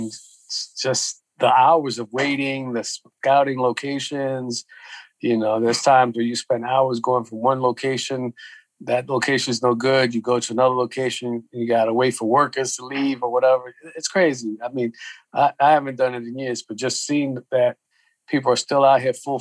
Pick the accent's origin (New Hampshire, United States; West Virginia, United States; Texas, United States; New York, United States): New York, United States; New York City; You know, I grew up here in New York City.